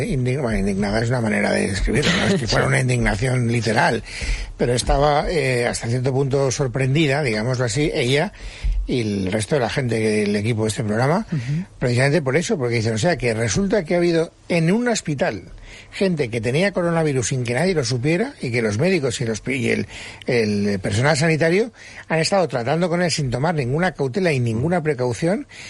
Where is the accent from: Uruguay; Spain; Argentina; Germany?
Spain; estoy bastante satisfecho como español